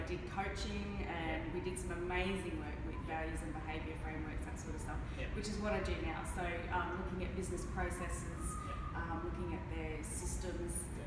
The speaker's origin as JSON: {"language": "English", "town": "Brisbane", "region": "Queensland", "country": "Australia", "tie": "born or raised there", "said": "I joined the Air Force when I was 17, I grew up in Brisbane, but I got posted to Williamtown, which I had no idea where it was, at 17"}